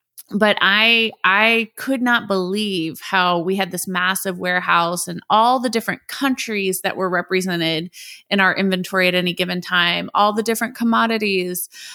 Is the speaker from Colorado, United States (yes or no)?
no; Indianapolis, Indiana, United States; They're a very large wholesale distributor based here in my hometown of Indianapolis, Indiana.